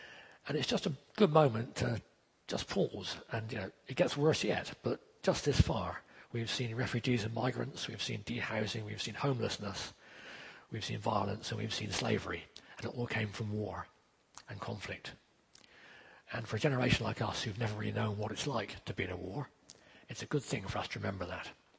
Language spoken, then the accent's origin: English; England, United Kingdom; And I know we're English and British and all that, and we don't do that sort of thing.